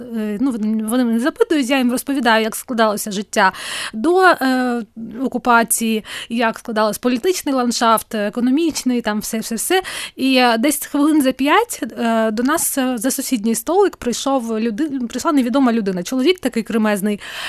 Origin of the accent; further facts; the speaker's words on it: Crimea, Ukraine; а я взагалі-то не з Львова, я взагалі-то кримчанка.